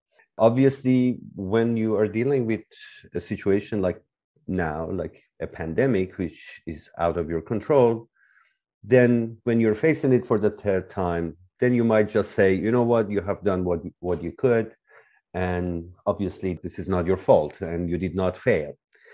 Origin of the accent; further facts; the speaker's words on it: Tehran, Tehran Province, Iran; the war with Iraq literally just began as I was born. I was born in Tehran, and Tehran was quite far from the battlefield.